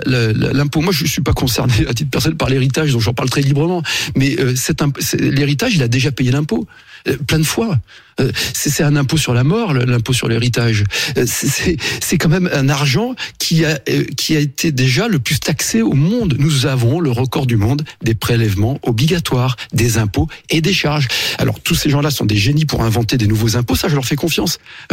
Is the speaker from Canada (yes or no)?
no; France; parce que en tant que Français, c'est ce qui me préoccupe